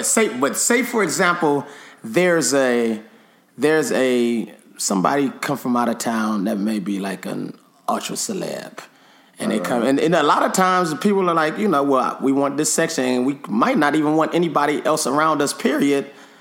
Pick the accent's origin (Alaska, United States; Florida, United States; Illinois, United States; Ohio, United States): Ohio, United States; Cleveland; we're from Cleveland, Ohio. We do have some celebrities in Cleveland, Ohio, in case you were wondering.